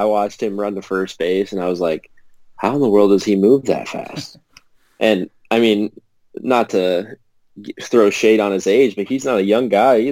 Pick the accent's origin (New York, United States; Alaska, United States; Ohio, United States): Ohio, United States; So a lot of people think that I'm actually from Michigan, not from Ohio.